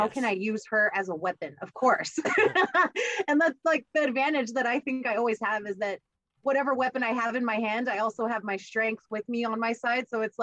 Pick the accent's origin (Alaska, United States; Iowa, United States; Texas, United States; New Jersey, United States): Texas, United States; you guys know I'm from South Texas, right? Like the weather's the same as Florida.